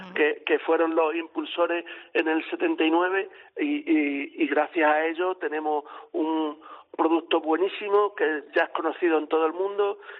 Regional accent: Almendralejo, Extremadura, Spain; also born or lived in Trujillo; yo vengo de la ciudad de Trujillo, pero ya te digo, me siento de Almendralejo porque llevo aquí prácticamente toda mi vida.

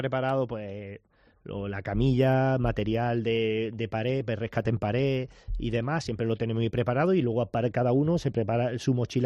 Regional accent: Málaga, Andalusia, Spain; Yo ya escalaba antes, como malagueño, ¿no?

